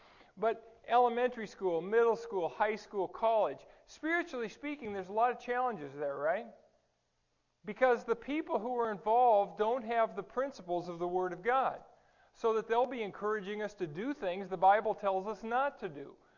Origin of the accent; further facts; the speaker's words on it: California, United States; He was from Modesto, which is like Central California. I was from Southern California.